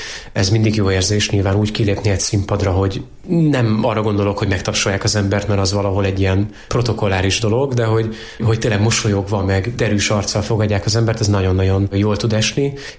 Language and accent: Hungarian; Miskolc, Borsod-Abaúj-Zemplén, Hungary; pláne hogyha már Alsó Zsolcán vagyunk, ugye én Miskolcon nőttem fel, szóval gyakran jártam a környéken